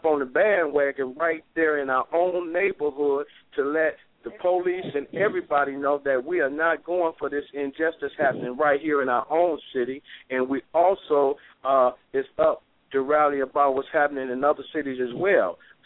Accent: Detroit, Michigan, United States; just last week, a young baby got killed in Detroit, Michigan, in my hometown.

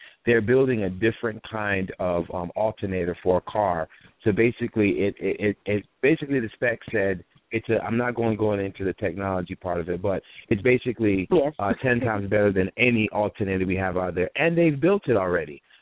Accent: Atlanta, Georgia, United States; also born or lived in Jamaica; I was born in Jamaica, raised here, but yeah, I'm here. I'm all, you know, ATLian grown in Atlanta, East Side of Atlanta product

